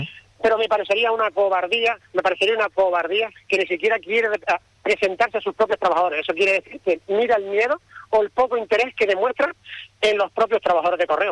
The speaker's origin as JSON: {"language": "Spanish", "region": "Canary Islands", "country": "Spain", "said": "a los compatriotas que somos de aquí, de Canarias, de Gran Canaria, de Fuerteventura?"}